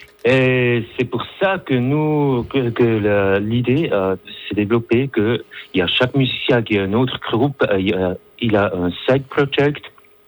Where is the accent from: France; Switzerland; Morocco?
Switzerland; accent: Swiss German; French is a second language; on est des Suisses allemands qui organisent ce festival